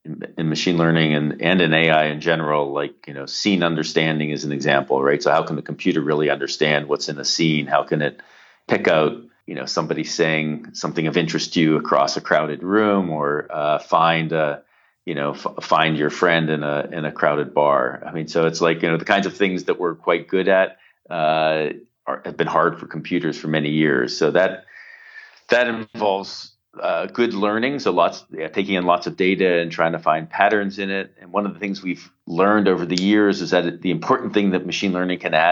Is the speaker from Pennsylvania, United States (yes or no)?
yes; Pittsburgh, Pennsylvania, United States; I was growing up in Pittsburgh and had a summer job at Carnegie Mellon